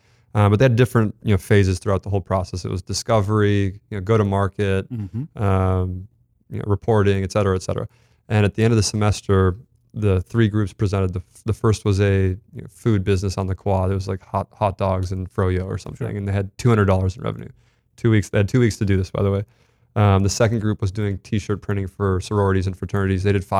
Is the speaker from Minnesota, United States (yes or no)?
yes; Red Wing, Minnesota, United States; And then one of my lifelong friends who I grew up with in Red Wing actually was working at startups in Minneapolis